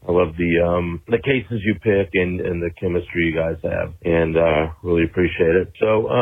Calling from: Springfield, Ohio, United States; I'm from Springfield, Ohio.

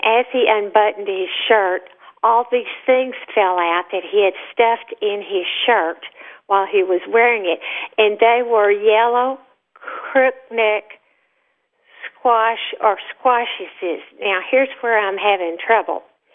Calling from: Austin, Texas, United States; it's a double first name, like Peggy Sue, and I'm calling from Austin, Texas.

